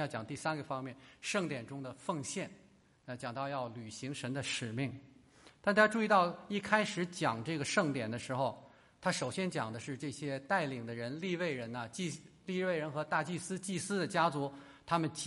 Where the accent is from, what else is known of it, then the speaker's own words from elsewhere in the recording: China; 我们中国人的文化当中讲敬拜